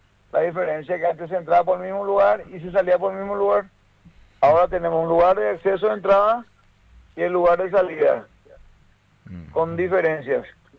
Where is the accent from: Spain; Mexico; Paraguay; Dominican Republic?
Paraguay; Como paraguayos nosotros tenemos que sentirnos orgullosos de eso